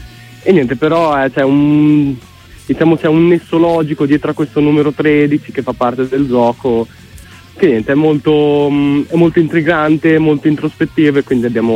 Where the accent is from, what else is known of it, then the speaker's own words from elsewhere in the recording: Emilia-Romagna, Italy; da romagnolo il numero 13 non è proprio la mia pronuncia migliore